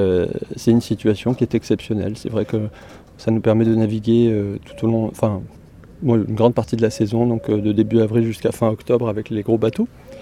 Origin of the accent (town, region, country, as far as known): Toulouse, Occitanie, France